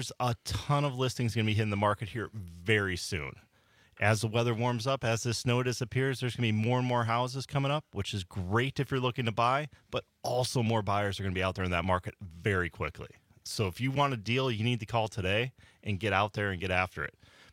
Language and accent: English; Iowa, United States; moved away as an adult; now in Los Angeles, United States; I grew up in Northeast Iowa. In my 20s, I got bored, got in my car, drove to L.A.